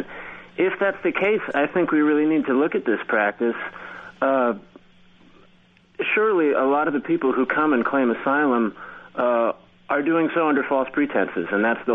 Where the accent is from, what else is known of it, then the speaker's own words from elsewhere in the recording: United States; it offended my sensibilities as an American, thinking of my country as a safe haven